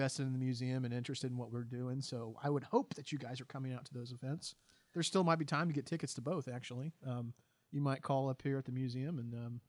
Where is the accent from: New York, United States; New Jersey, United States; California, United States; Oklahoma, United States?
Oklahoma, United States; Claremore; Well, those of you who know me, I grew up here in Claremore. This has been my home for a long time.